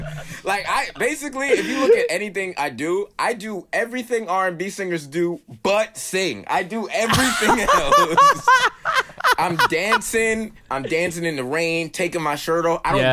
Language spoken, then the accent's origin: English; Brooklyn, New York, United States; You know what? I grew up in Brooklyn.